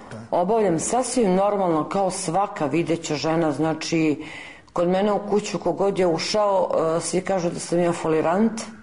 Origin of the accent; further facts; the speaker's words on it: Odžaci, Vojvodina, Serbia; A mesto, aha, Odžaci.